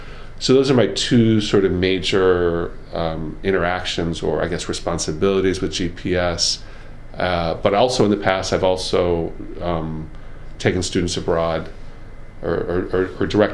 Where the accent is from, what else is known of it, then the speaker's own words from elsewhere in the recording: Chicago, Illinois, United States; born there; now in Winston-Salem, United States; I was born in the Chicago area, the suburbs of Chicago. Been at Wake Forest for going on 19 years now. I'd like to say that I consider Winston-Salem home, but I still feel like a Midwesterner in a lot of ways.